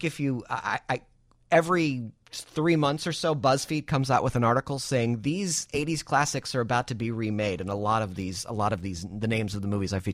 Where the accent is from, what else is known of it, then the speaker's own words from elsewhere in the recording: Michigan, United States; I grew up near Detroit, and so the auto industry was a huge presence in my childhood.